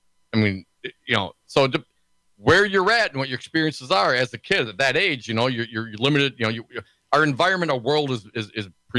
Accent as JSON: {"language": "English", "town": "Stevensville", "region": "Wisconsin", "country": "United States", "tie": "born or raised there", "also_born_or_lived": "Livonia", "said": "So I was born in Livonia in 1973. I guess my parents moved to Stevensville, Wisconsin, when Pa took a job with Kimberly Clark, and so that was after the riots."}